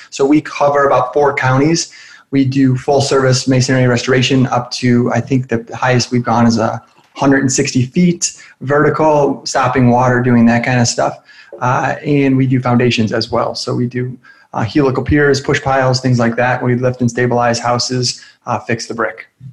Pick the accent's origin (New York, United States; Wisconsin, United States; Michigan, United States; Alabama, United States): Michigan, United States; Detroit; I'm from the Detroit area. Everything has to do with vehicles. And my parents are both auto workers